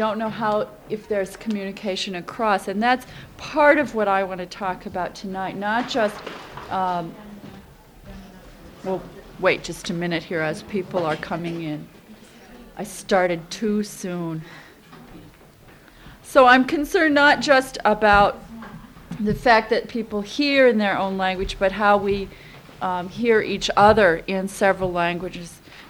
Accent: Northfield, Minnesota, United States; I'm from Northfield, Minnesota, where I teach in the religion department at St. Olaf.

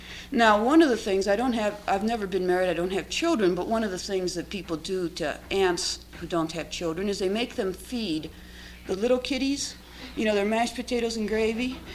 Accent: Wilbur, Nebraska, United States; But as this child growing up in Wilbur, Nebraska, the only information I had about American Indians were by the cowboy films I saw every Friday night.

